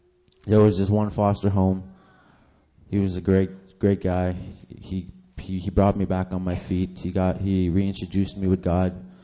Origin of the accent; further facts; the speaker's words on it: Big Trout Lake, Ontario, Canada; I'm from Big Trout Lake, Ontario, Canada.